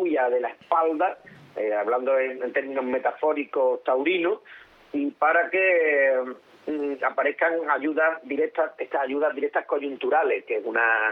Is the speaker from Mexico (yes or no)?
no; Seville, Andalusia, Spain; born there; now in Canary Islands, Spain; no quedaremos canarios, porque aunque yo nací en Sevilla, ahora siendo hermana, yo soy canario y punto, porque a mí me da la real gana de serlo y se acabó.